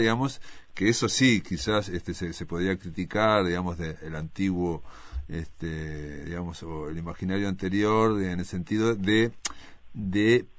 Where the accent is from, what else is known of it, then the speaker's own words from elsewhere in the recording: Fray Bentos, Río Negro, Uruguay; yo soy del litoral, soy de Fray Ventos y reconozco en eso, ¿no?